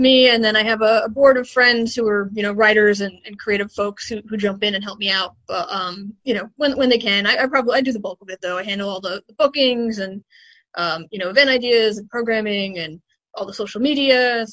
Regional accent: New York, United States; So I'm a native New Yorker. I'm from Long Island.

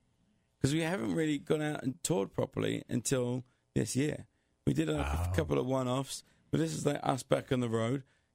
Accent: England, United Kingdom; And I'm English.

